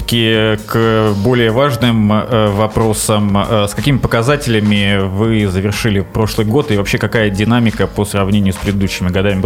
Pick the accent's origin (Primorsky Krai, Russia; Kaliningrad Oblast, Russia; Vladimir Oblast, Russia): Kaliningrad Oblast, Russia; Kaliningrad; Я как, ну, почти коренной калининградец, который большую часть жизни прожил в этом городе